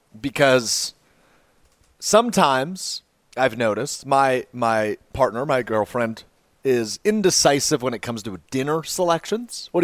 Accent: Green Bay, Wisconsin, United States; And it's in our literal backyard here at the Tundra Trio in Green Bay. And, of course, my hometown.

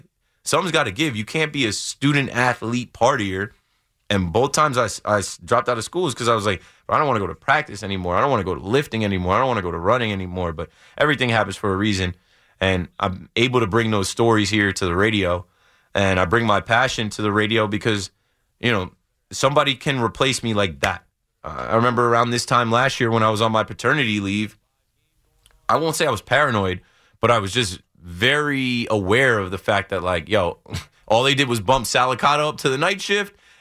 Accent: New Jersey, United States; I didn't even walk. I'm from Monmouth County.

